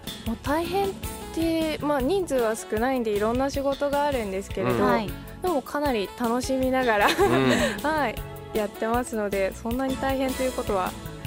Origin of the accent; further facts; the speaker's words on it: Hyogo, Japan; 出身は兵庫県です。